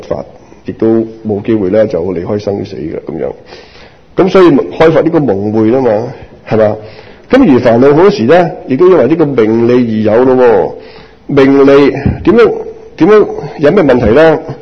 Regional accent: China; 哇，终于有我哋中国人上啦，变到咁。

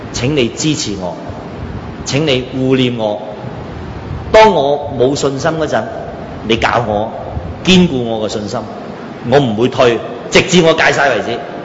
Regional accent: China; 我们中国人都说见贤思齐言

